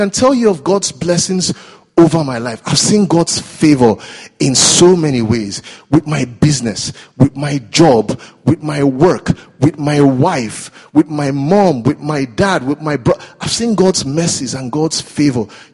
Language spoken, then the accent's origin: English; Nigeria; now in United Kingdom; because I'm Nigerian as well, we had to go back to Nigeria for my wedding, another wedding.